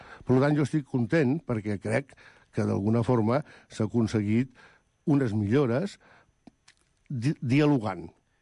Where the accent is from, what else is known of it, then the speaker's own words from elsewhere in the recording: Barcelona, Catalonia, Spain; Jo que sóc de Barcelona, vaig dir que no em sabia greu que canviessin de nom.